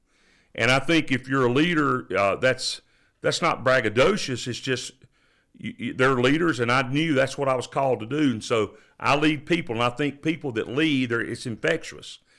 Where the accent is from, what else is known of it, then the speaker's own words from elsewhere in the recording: Billerica, Massachusetts, United States; as you said, I'm from Billerica, born and raised Billerica, 1984, class of 1984, Billerica High School.